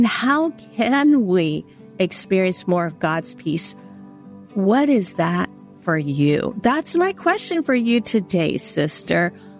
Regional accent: San Francisco, California, United States; Because you grew up in Croatia, and I grew up in San Francisco, Chinatown, and yet I just felt seen by you.

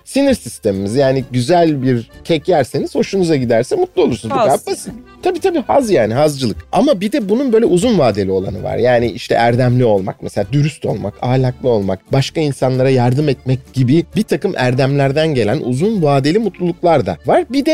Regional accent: Turhal, Tokat, Turkey; also born or lived in Karşıyaka, İzmir / Ankara; 75 yılında dünyaya geldim. Tokat'ın Turhal ilçesinde. Sonra da İzmir Karşıyaka'ya taşındık. 35,5 olarak bilinir plakası. Tabii İç Anadolu'da doğup büyümüş bir çocuk olarak batıya gidince hayatım tabii ki değişti. Ama orada da kalmadım. Ankara'ya gittim.

